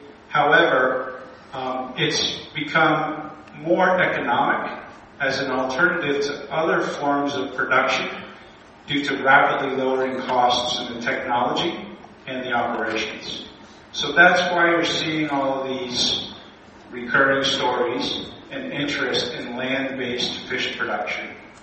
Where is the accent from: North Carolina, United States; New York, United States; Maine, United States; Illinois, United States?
Maine, United States; Yarmouth; Our employees come from Maine. I grew up in Yarmouth.